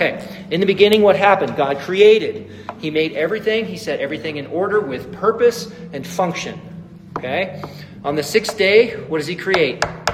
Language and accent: English; United States; I mean, we're rugged American individualists, right?